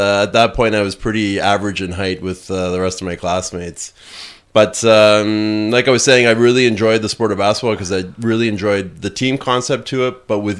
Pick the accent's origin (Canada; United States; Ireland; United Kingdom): Canada; Guelph, Ontario; Okay, so I grew up essentially in Guelph, Ontario. Lived there with my family from about the age of 6 until I left for university.